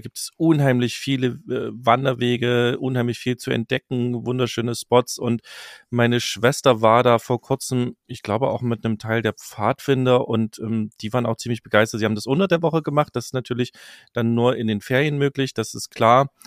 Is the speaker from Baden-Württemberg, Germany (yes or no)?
no; Saxony, Germany; meine Heimat Sachsen